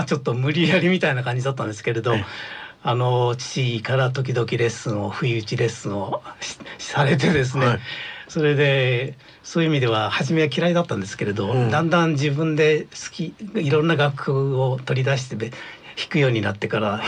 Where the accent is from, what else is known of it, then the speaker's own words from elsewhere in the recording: Saitama, Japan; born there; 私は埼玉県生まれで。